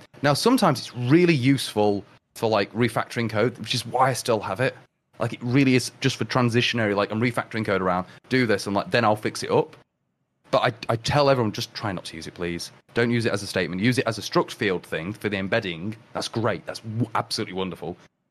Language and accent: English; England, United Kingdom; Because us English people can pronounce